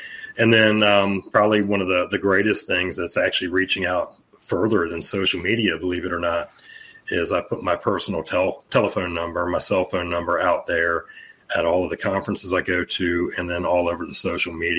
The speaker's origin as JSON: {"language": "English", "town": "Norfolk", "region": "Virginia", "country": "United States", "tie": "born or raised there", "said": "I have a big one right here in my hometown is September 4th, 5th, and 6th"}